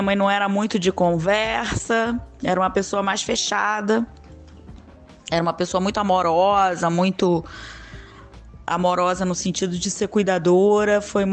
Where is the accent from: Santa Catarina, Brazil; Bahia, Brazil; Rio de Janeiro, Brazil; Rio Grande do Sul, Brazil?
Rio de Janeiro, Brazil; Niterói; Sou nascida e criada aqui em Niterói. Nasci no dia 27 de outubro de 1971, estou com 51 anos.